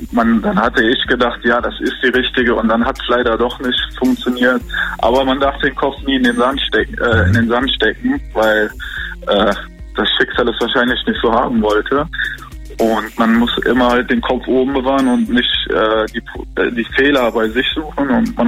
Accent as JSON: {"language": "German", "country": "Germany", "tie": "born there", "said": "Ich bin hier in Deutschland geboren, bin auch sehr froh, hier leben zu dürfen."}